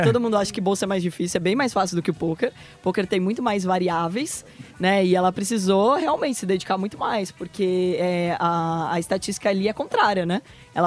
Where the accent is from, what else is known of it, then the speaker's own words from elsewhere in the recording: Porto Feliz, São Paulo, Brazil; porque eu sou de Porto Feliz, né? Tem 50 mil habitantes